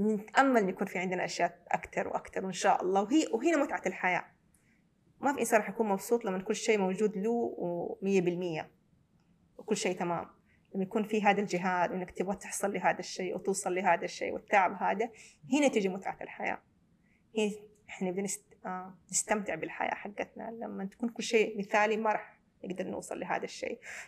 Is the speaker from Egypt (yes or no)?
no; Saudi Arabia; also born or lived in Detroit; خلاص حمد كثير نفسي على أنه أنا من السعودية، أحب ديترويت كدولة عشت فيها، كمدينة عشت فيها